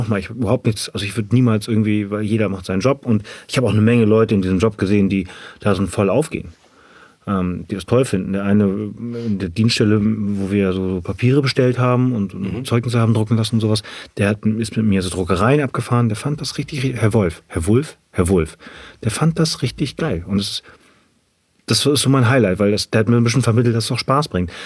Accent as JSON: {"language": "German", "town": "Ahrensburg", "region": "Schleswig-Holstein", "country": "Germany", "said": "ich komme aus Ahrensburg"}